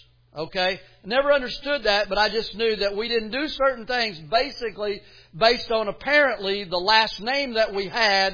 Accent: Southern United States, United States; Now, I'm from the South, and so sometimes people from the South have Southern vernacular.

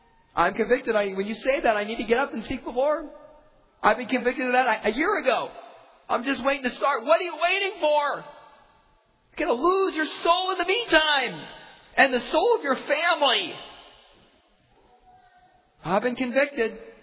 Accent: Erie, Pennsylvania, United States; now in Phoenix, United States; when I grew up in Erie, Pennsylvania, dreary Erie, always raining

